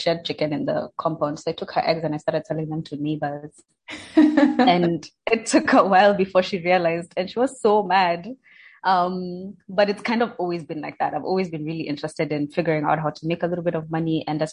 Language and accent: English; Kenya; born there; I'm an African woman. I was born in Kenya, so that's the nationality I identify with.